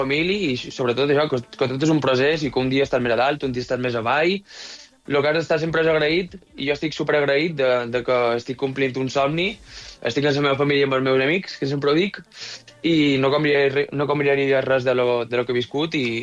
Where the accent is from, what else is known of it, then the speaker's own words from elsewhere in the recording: Balearic Islands, Spain; tinc que veure en la meva illa a Mallorca i poder estar, pues, amb la meva família a casa